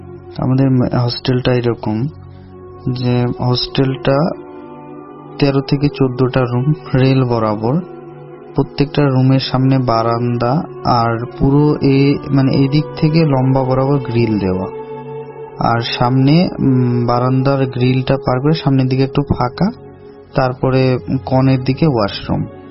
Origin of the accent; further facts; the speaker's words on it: Thakurgaon, Rangpur Division, Bangladesh; now in Siliguri, India; আমার বাড়ি ঠাকুরগাঁয়ে। তো আমি কিছু অনেক দিন আগেই ইন্ডিয়াতে শিফট করি, এখন আমি শিলিগুড়িতে থাকি।